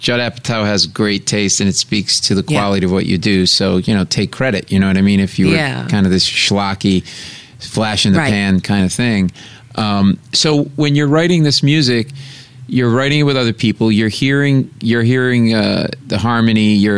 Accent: Rhode Island, United States; I'm from Rhode Island, Italian family.

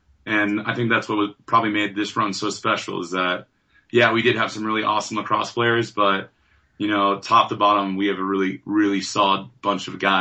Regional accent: Colorado, United States; And, you know, I'm from Colorado. I grew up here.

